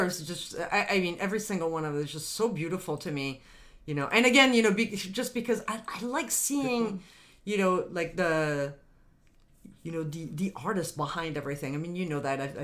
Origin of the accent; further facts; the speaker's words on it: France; So, you know, so I grew up in France